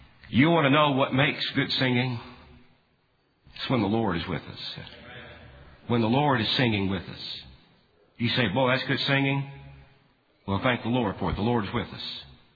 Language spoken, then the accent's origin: English; McMahon, Texas, United States; I grew up in the Primitive Baptist. That's all I've ever known. I was a week old when Mom and Dad took us to Bethel Church in McMahon, Texas.